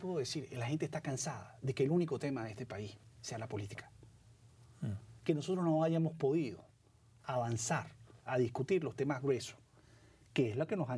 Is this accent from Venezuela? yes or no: yes; Venezuela; Si esa negociación no va y no logramos pensar como venezolanos, ¿okay? El país va a seguir a la deriva.